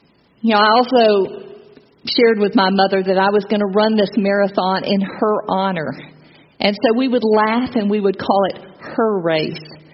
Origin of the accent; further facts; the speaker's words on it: Texas, United States; trying to fly back to the mainland, trying to get back to Texas and to my hometown.